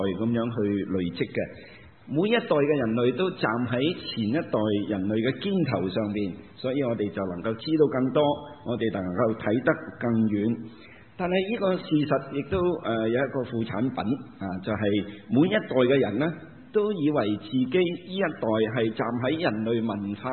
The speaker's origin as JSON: {"language": "Chinese", "region": "Guangdong", "country": "China", "said": "我们广东人叫做咸丰年"}